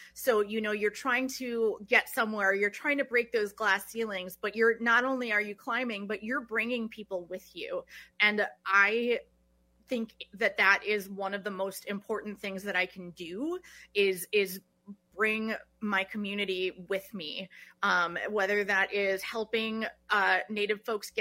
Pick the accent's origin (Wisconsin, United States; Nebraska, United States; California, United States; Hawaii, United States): Wisconsin, United States; Madison; My dad grew up on the Stockbridge Reservation, and I grew up in Madison. So that's away from those communities.